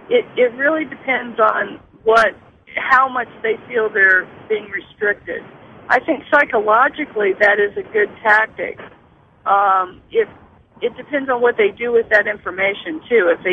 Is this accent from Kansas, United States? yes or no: yes; Lawrence, Kansas, United States; I grew up in Lawrence, Kansas